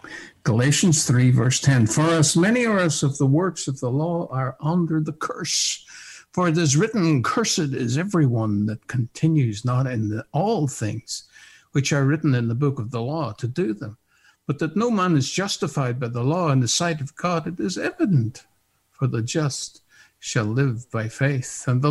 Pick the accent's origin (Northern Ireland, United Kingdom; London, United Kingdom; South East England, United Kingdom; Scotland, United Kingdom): Northern Ireland, United Kingdom; in the evangelical circle in which I grew up in the Northern Ireland